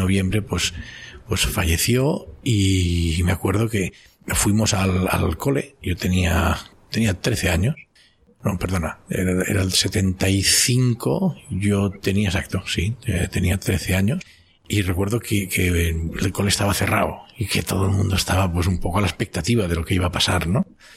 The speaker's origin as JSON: {"language": "Spanish", "town": "Barcelona", "region": "Catalonia", "country": "Spain", "tie": "born there", "said": "Yo nací en el Eixample, en el límite entre el Eixample y Gracia. Era un barrio pues de clase media aquí en Barcelona."}